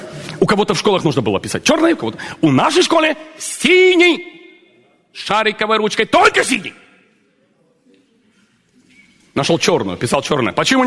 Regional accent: Russia; born there; А где ты родился? В России.

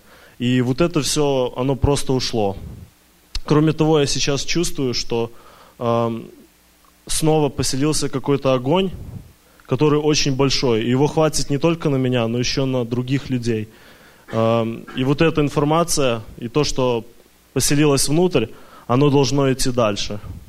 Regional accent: Minsk, Belarus; я приехал с Минска, с Беларуси, сюда по откровению.

